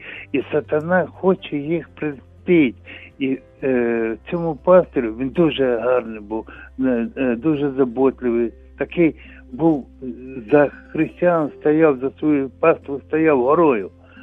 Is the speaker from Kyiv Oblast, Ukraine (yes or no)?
yes; Kyiv Oblast, Ukraine; also born or lived in Donbas; Я із Київщини приїхав сюди, на Хмельниччину, дружина народилася. А до цього я жили ми з дружиною в Донбасі.